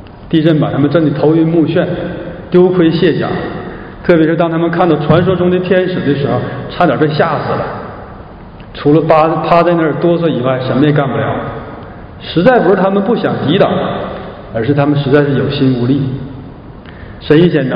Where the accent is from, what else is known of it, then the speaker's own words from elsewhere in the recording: Shenyang, Liaoning, China; 我的老家在辽宁沈阳，